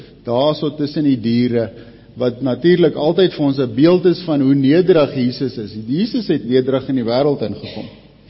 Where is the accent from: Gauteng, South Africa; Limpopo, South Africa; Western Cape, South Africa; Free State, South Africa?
Limpopo, South Africa; Polokwane; born there; Ek is gebore hierso in Pietersburg of Polokwane nog by die ou hospitaal.